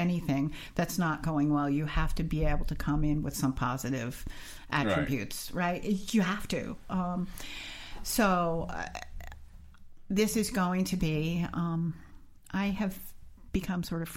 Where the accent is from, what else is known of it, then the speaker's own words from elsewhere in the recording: New York, United States; I grew up in New York.